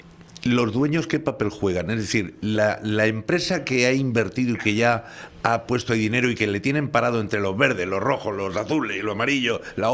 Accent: Canary Islands, Spain; nos recuerdan que somos canarios, que somos de aquí?

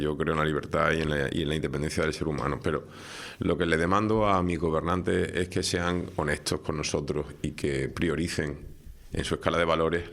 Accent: Canary Islands, Spain; O es que llegaron ayer a Tenerife y saben cómo somos los tinerfeños.

